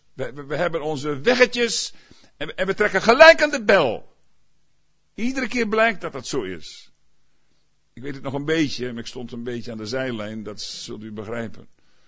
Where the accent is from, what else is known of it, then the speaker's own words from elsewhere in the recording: Groningen, Netherlands; Ik ben in Groningen opgevoed en daar was het bar en boos.